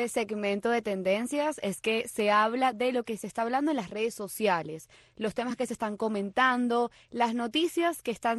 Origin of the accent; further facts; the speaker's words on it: Venezuela; en mi caso yo soy venezolana